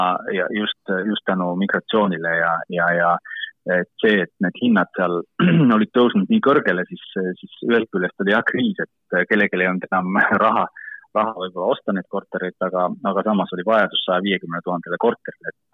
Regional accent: Finland; Estonian is a second language; kuna ma ise olen Soomest pärit, siis ma ikka jälgin Soomet kõige rohkem

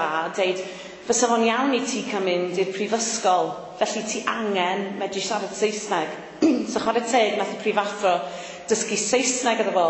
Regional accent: Llanilar, Wales, United Kingdom; Dwi'n dod yn reiddiol o Lanilar, ger Aberystwyth, cartref Dai Jones.

